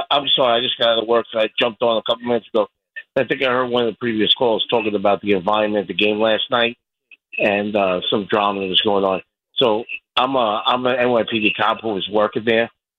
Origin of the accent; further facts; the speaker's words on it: Queens, New York, United States; I'm a big Mets fan. I grew up in Queens, 5 minutes from Shea.